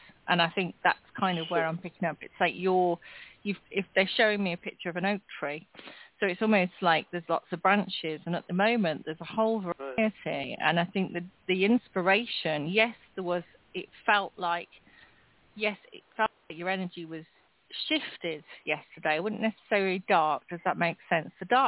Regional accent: England, United Kingdom; I'm the English one.

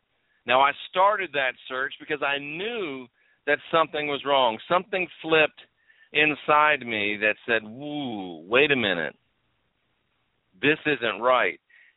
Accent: the South, United States; I'm from the South in the United States. We would say it sticks in your craw.

